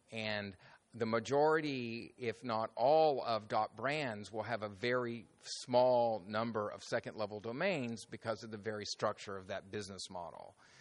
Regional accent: the South, United States; accent: southern; my southern accent

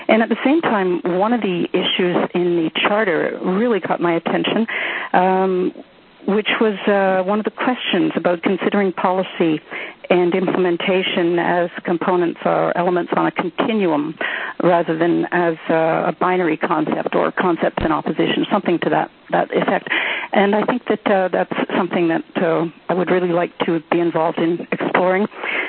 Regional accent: Canada; I'm a Canadian living in Canada

